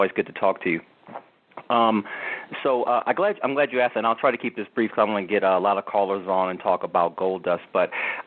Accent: Detroit, Michigan, United States; I grew up in Detroit

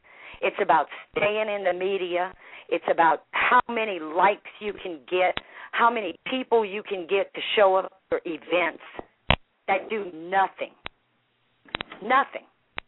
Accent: Louisiana, United States; I was born and raised in Louisiana. I'm a Cajun, also known as a Kunas. These people are my people.

